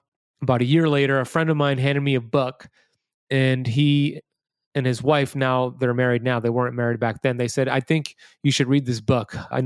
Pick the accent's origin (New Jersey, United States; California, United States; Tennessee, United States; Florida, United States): Florida, United States; Miami Beach; So for me, growing up here in America, born and raised in Miami Beach, Florida, when I grew up here as a kid, I was pretty much left to my own devices.